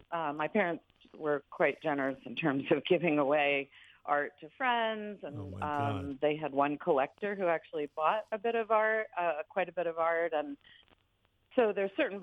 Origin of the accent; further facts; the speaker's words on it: New York, United States; now in San Clemente, United States; moved from the farm that I grew up on in Dutchess County, New York, about 90 miles north of New York City.